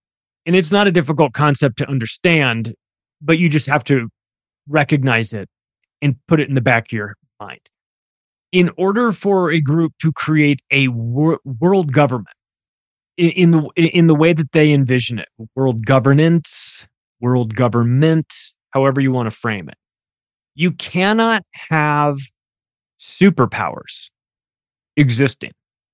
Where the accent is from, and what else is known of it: United States; born or raised there